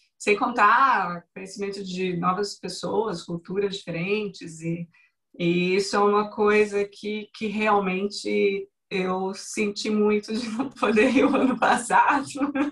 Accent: Jundiaí, São Paulo, Brazil; para quem está aqui perto de mim, que eu sou de Jundiaí

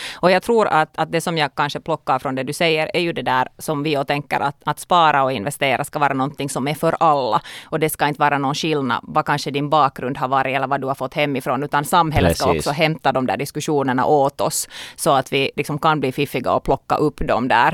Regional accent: Finland; För vi är inte svenskar ändå, vi är finlandssvenskar.

